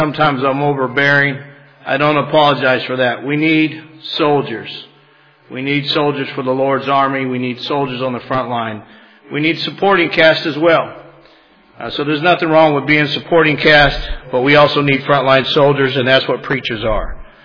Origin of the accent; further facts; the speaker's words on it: Madera, California, United States; So I grew up in Madera, California, about 5 hours north of here.